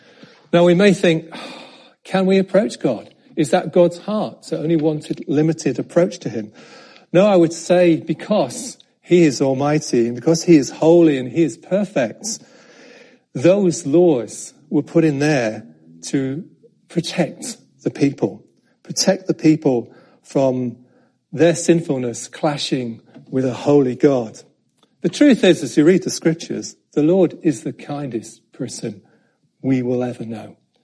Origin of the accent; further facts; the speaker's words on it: York, Yorkshire and the Humber, United Kingdom; I must have been about 16 in my hometown of York when I was cycling back from playing golf very badly at a local golf club